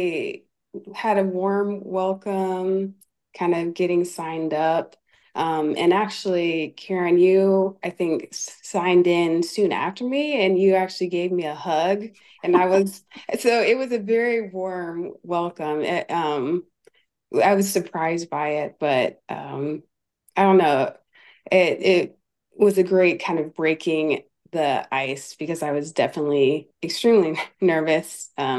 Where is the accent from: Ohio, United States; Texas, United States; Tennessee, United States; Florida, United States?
Ohio, United States; moved away as an adult; now in Tacoma, United States; born and raised in Ohio. And so up until maybe about 3 years ago, did I move out to the Pacific Northwest. So currently living in Tacoma, Washington.